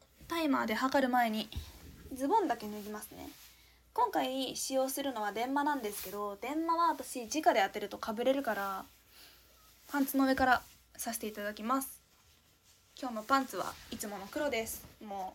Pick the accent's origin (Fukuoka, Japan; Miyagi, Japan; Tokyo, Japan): Fukuoka, Japan; 齢20歳の現役女子大学生です。誕生日3月13日、血液型 A 型、出身地は福岡県です。